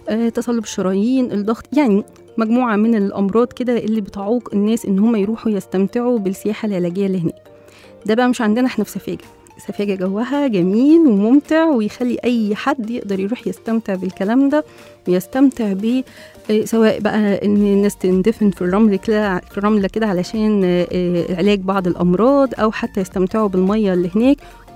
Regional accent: Egypt; ويمكن أكتر حتة إحنا كمصريين بنروحها في محافظة البحر الأحمر نستمتع بيها

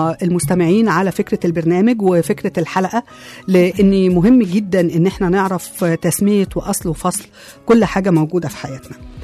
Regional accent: Egypt; بس احنا كمصريين بنحب الاكل جدا.

